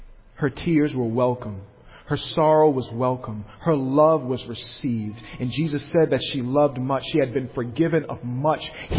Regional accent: Rhode Island, United States; And I thought about growing up in Rhode Island. Rhode Island is a lot of water.

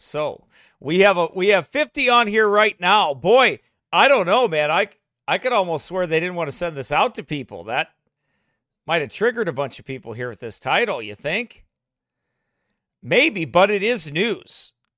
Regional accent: Geneseo, Illinois, United States; not too far from there is my hometown of Geneseo, Illinois.

